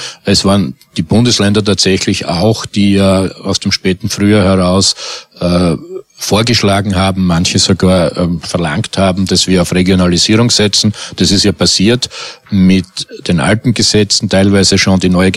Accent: Styria, Austria; Mein Heimatbundesland in der Steiermark

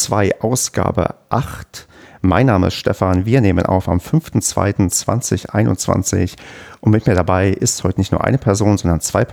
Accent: Brandenburg, Germany; accent: Berlin dialect; da ich ja aus der weiteren Gegend komme. Ich bin ja in Brandenburg geboren und aufgewachsen und habe früher auch sehr stark Berlinert

